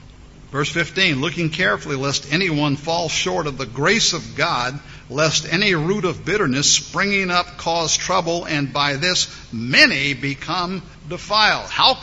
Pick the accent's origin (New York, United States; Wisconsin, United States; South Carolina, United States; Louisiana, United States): Louisiana, United States; This is back where I grew up in Louisiana.